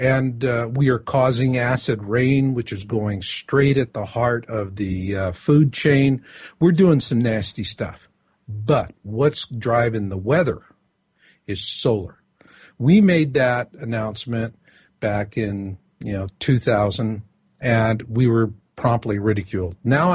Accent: Arizona, United States; You know, I was raised in Arizona.

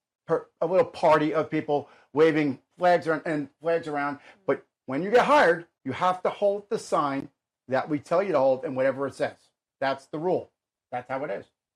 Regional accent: United States; it is disheartening to me as an American, as a taxpayer, a voter, or whatever.

